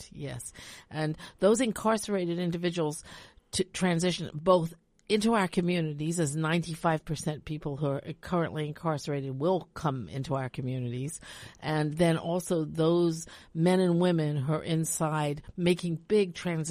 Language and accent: English; England, United Kingdom; also born or lived in Canada; Well, I was born in England, and I grew up and was educated in both England and Canada.